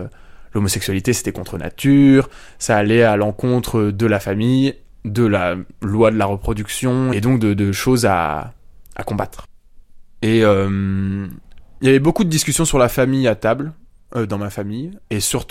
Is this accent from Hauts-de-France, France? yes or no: yes; Douai, Hauts-de-France, France; also born or lived in Lille; j'ai 21 ans et je suis étudiant à Paris, en philosophie. Je viens du nord de la France, j'ai grandi à Douai et à Lille